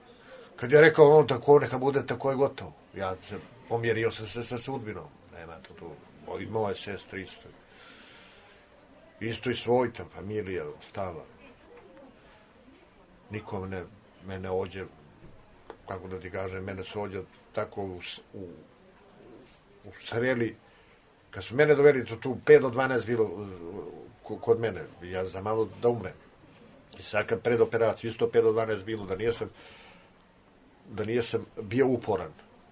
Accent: Montenegro; moved away; Kad sam došao iz Crne Gore, nije sam pio alkohol.

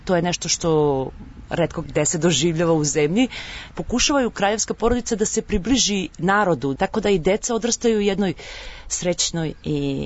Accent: Serbia; now in Denmark; Iz Danske sam došla iz Srbije. Zvanično sam se preselila u Dansku 2011. godine.

